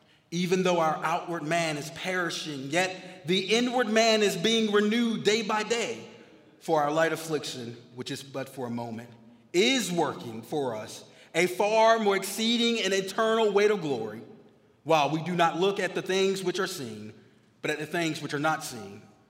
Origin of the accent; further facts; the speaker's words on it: Jacksonville, Florida, United States; I come from Jacksonville, Florida. But me and my wife, I've lived there my whole life, and obviously she's lived there most of her life